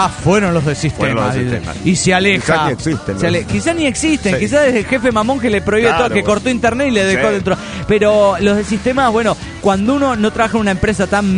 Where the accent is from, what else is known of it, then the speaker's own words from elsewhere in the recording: Peru; moved away; Pero vine a Perú a saludar. Vine porque es mi tierra.